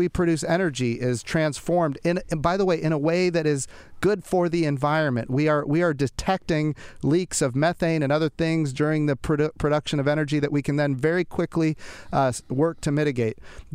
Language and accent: English; Oklahoma, United States; Think about my home state of Oklahoma. A lot of rural folks there